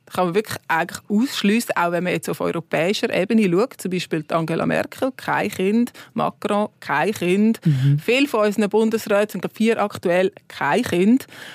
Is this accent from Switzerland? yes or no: yes; Switzerland; wenn wir uns das als Schweizer mit unseren Sprachregionen und Tälern und so Bergen vorstellen können.